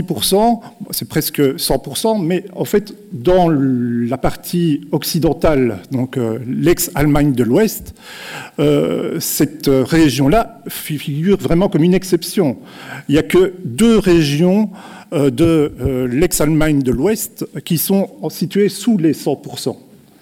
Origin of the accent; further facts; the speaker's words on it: Wallonia, Belgium; Chez nous, en Wallonie, pour trouver des forts taux de chômage, bien entendu, il faut plutôt aller vers le Hainaut